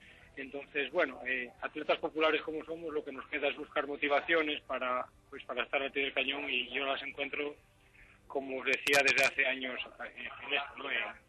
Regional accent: Asturias, Spain; Sí, yo soy asturiano

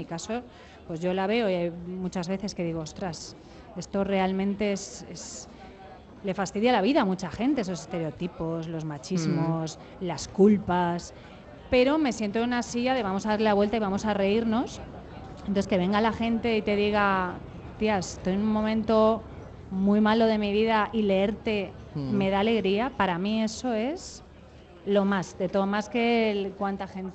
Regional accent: Barcelona, Catalonia, Spain; yo soy de Barcelona

